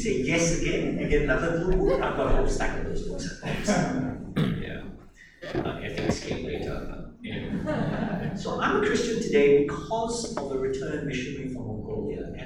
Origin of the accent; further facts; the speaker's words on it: Malaysia; also born or lived in Singapore; What you need to know about my family as well is that I started as a Malaysian national, but aged about 9, my family moved to the southern tip of peninsula Malaysia. I was sent to school with my sister in Singapore